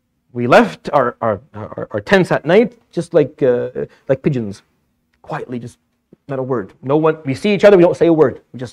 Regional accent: Syria; Now, I grew up in Syria, so for me, there's a certain cultural aspect to nasheed that I love.

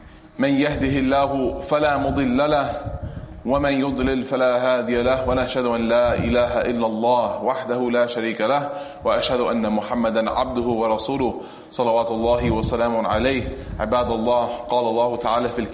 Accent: Knoxville, Tennessee, United States; whether it's my hometown in Knoxville

